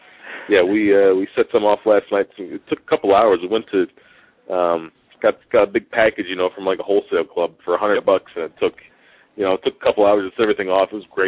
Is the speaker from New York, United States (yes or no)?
no; Delaware, United States; now in Indiana, United States; I grew up in Delaware, where they're also illegal there, and now I live in Indiana, where they are legal.